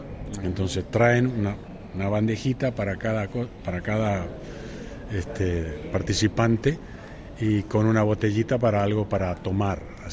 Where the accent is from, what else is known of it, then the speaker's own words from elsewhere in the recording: Libertador San Martín, Entre Ríos, Argentina; Yo soy entrerriano. Yo vengo de Libertador San Martín, cerca de Diamante, Diamante Crespo, capaz lo conoce mejor.